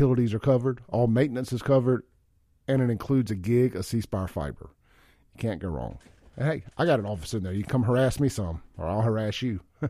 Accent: Jackson, Mississippi, United States; I feel like I was pushed out of my hometown. 43 years in Jackson, finally pushed out.

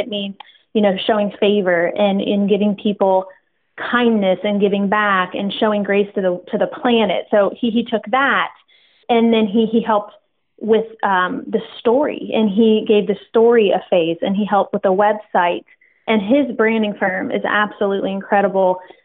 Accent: West Chester, Ohio, United States; we were born and raised in Westchester, Ohio, so we were making this move

